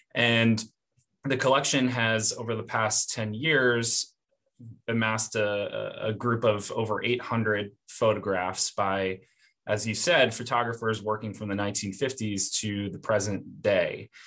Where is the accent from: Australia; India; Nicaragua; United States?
United States; Northeast; moved away as an adult; now in Georgia, United States; I'm not from the South. And so I'm also very mindful of, you know, you have this person who moved from the Northeast to Georgia several years ago